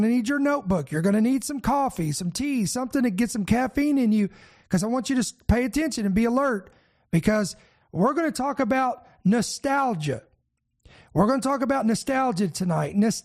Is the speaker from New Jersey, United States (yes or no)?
no; Shepherdsville, Kentucky, United States; also born or lived in Louisville; I was born in Louisville, Kentucky, but then we moved out to a place called Shepherdsville, Kentucky. Very small town.